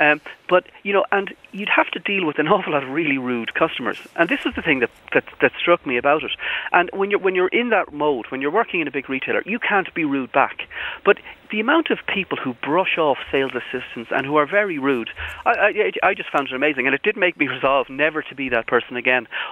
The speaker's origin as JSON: {"language": "English", "town": "Galway", "region": "Connacht", "country": "Ireland", "said": "I'm from the country, I'm from Galway like yourself"}